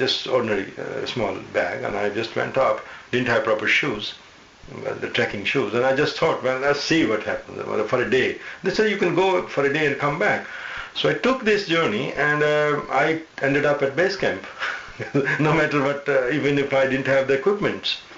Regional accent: Punjab, India; I was born in Punjab, because my mother was from Punjab. Mm-hmm. So I grew up there

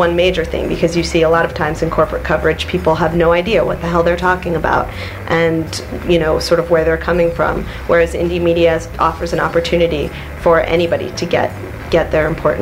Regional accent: San Francisco, California, United States; I'm from San Francisco and I work primarily on the site there

